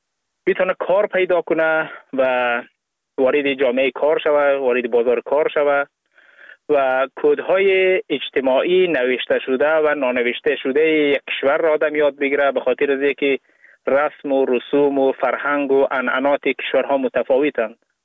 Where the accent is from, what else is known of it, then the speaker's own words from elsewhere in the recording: Ghazni, Afghanistan; now in Sweden; در غزنی افغانستان به دنیا آمدم و تحصیلات ابتدایی را همونجا داشتم و تا اینکه در سال 2011 سویدن آمدم